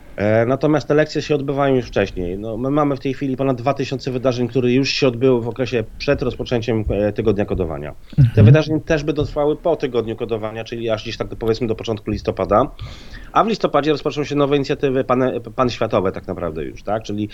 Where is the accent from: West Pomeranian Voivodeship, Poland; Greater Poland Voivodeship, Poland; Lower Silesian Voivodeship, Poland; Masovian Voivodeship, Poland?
Masovian Voivodeship, Poland; Warsaw; ja jestem z Warszawy i ja nie znam tych wiosek w Małopolsce aż tak dobrze.